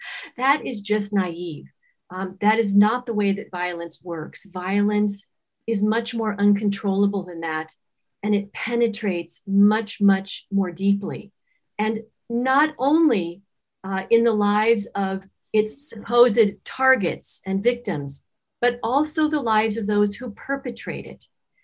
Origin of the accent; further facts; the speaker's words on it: Los Angeles, California, United States; I'm from California. Originally, I've spent plenty of time. I grew up in LA and have lots of relatives that live in San Diego.